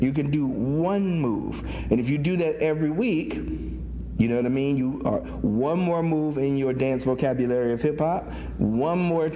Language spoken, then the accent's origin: English; Cincinnati, Ohio, United States; Like, even growing up in Cincinnati, Ohio, we had groups that we would battle, and we knew them by name.